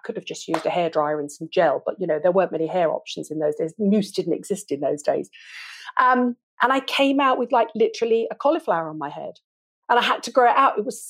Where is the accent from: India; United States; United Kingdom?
United Kingdom; I'm British